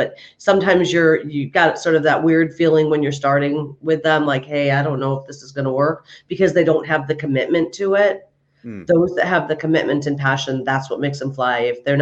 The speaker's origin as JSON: {"language": "English", "region": "New York", "country": "United States", "lives_now": "Los Angeles, United States", "said": "I live in LA. I'm from New York. So there are times when I'm like, okay, guys, I'm putting on my New York right now."}